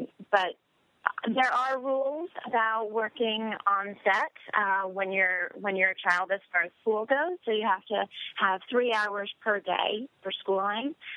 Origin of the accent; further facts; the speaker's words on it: Ontario, Canada; I am Canadian. I lived outside of Toronto.